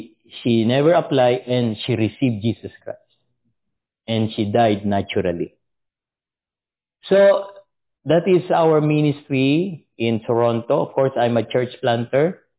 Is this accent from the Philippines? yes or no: yes; Philippines; also born or lived in Saskatoon, Canada; That's why we, as a Filipino, we experienced minus 50.